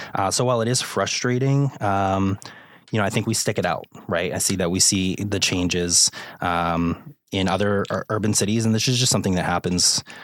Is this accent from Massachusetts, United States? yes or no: yes; Boston, Massachusetts, United States; moved away as an adult; now in Central Florida, United States; And I will start off by saying I'm from the Boston area. So I moved down to Central Florida 2 years ago, 2.5 years ago.